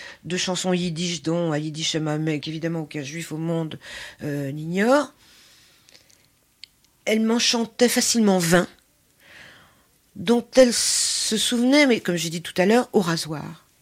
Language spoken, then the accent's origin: French; Paris, Île-de-France, France; born there; je suis née à Paris, mais c'est vrai que quand j'étais petite, mes parents parlaient hongrois entre eux, et donc je comprends pratiquement tout.